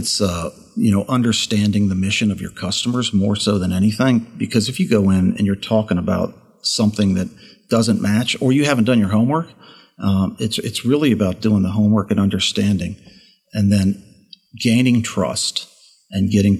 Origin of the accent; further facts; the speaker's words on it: Alexandria, Virginia, United States; born there; I am local. I was born in Alexandria, and I live in Reston, Virginia